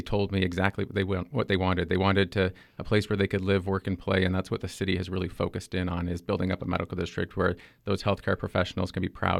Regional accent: Salt Lake City, Utah, United States; now in Nevada, United States; I grew up in Salt Lake City, Utah. The standard of care in Nevada is different.

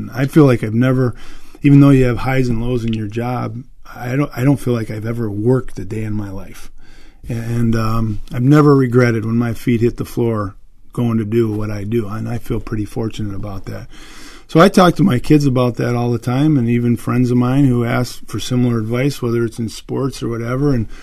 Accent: Detroit, Michigan, United States; I grew up in Metro Detroit and probably had more exposure to Michigan football at that time.

